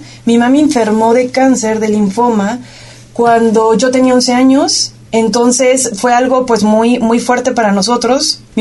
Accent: Colotlán, Jalisco, Mexico; also born or lived in California, United States; No nací aquí, crecí aquí. Mis dos hermanos y yo nacimos en California, en Estados Unidos. Y a la edad de 6 años, yo tenía 6 años, mi hermano 7, nos venimos a vivir acá a Colotlán. De aquí es mi papá.

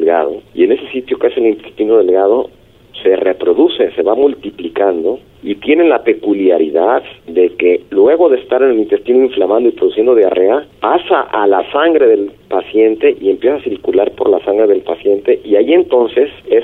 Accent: Mexico; si nosotros como población, como mexicanos, tenemos contacto desde la niñez con la bacteria

